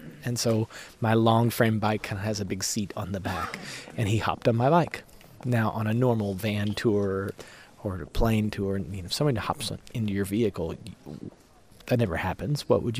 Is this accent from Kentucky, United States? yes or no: yes; Lexington, Kentucky, United States; from my hometown of Lexington, Kentucky